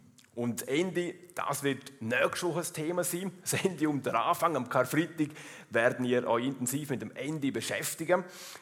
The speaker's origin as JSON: {"language": "German", "country": "Liechtenstein", "accent": "Liechtenstein dialect", "said": "Ihr versteht meinen Liechtensteiner Dialekt. Ich muss mich gar nicht bemühen, um irgendwie anders zu reden. Ich kann einfach so schwätzen, wie ich gewöhnt bin von daheim."}